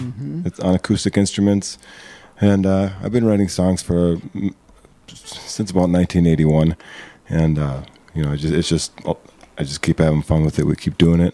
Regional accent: Minnesota, United States; now in Sparta, United States; Well, we're mostly from the Iron Range. Jermaine and I live in Sparta, Minnesota, which is a little suburb of Eveleth.

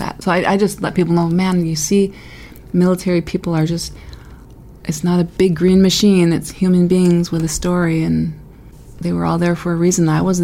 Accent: Cass Lake, Minnesota, United States; I grew up in Cass Lake, and my dad was the musician in our family.

